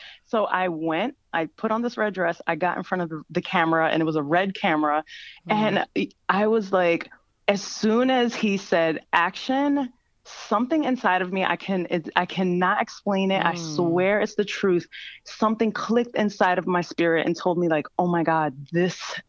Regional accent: Jersey City, New Jersey, United States; You know, where I'm from, I grew up in Jersey City, and where I'm from, I didn't have any famous people around me or in my family

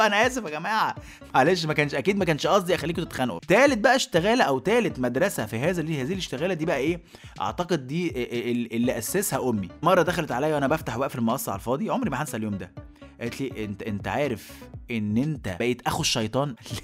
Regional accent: Egypt; اللي اتخلقت في بيوتنا كمصريين

